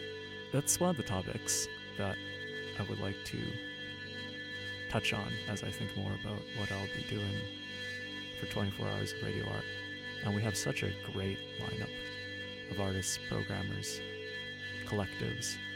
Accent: Vancouver, British Columbia, Canada; growing up in Vancouver, sort of ambiguous understanding of my Chinese heritage

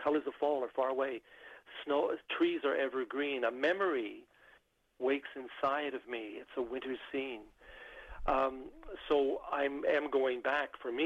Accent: Winnipeg, Manitoba, Canada; I am a prairie boy, born and raised in Winnipeg.

